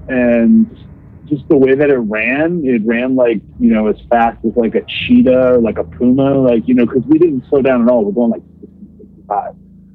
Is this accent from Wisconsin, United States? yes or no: yes; Theresa, Wisconsin, United States; born or raised there